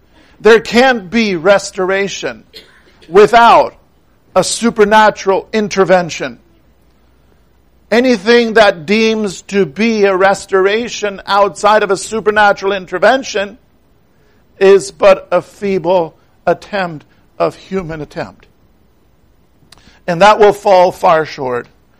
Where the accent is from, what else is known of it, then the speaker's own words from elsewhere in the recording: Canada; Now, with me being a Canadian, we already had our Thanksgiving back in October